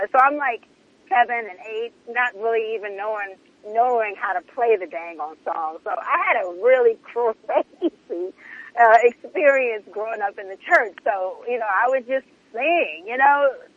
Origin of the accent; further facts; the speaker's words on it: Los Angeles, California, United States; growing up in Los Angeles was amazing because I had a platform to be able to do all of these things and I could dream and really feel like it could come true.